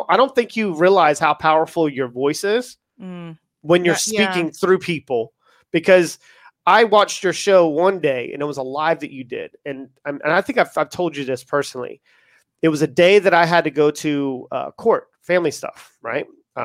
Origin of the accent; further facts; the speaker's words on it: East Coast, United States; maybe that's why I resonate with you as much as I do, because I'm from the East Coast as well.